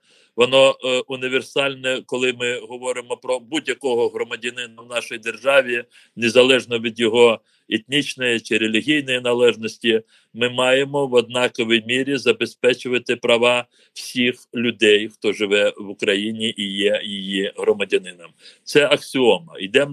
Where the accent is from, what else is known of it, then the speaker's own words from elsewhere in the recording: Crimea, Ukraine; Ми, як кримські татари, як громадянини України, на це покладаємо дуже великі свої надії